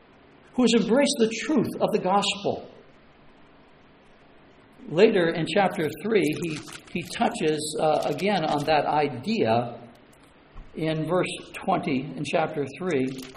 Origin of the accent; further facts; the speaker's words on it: United States; We enjoy such great freedoms in this country. I'm glad I'm an American.